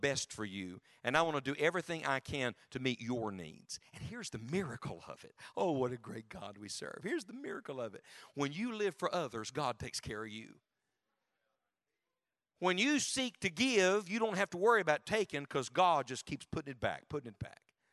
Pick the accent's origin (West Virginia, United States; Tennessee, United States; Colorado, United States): West Virginia, United States; She's from Michigan. I'm from West Virginia.